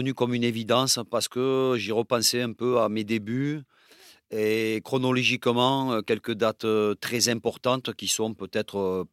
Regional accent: Occitanie, France; J'ai dit je viens de Toulouse, un petit village à côté de un petit village Cugnot à côté de Toulouse.

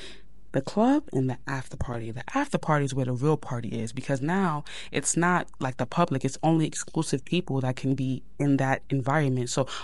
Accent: Brooklyn, New York, United States; Yes, I went to Abraham Lincoln in Brooklyn, New York. So we did like a whole talent show.

